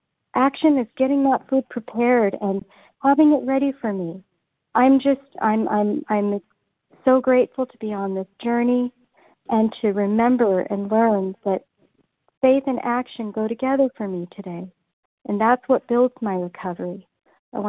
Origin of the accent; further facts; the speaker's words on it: Ventura, California, United States; I'm from Ventura, California.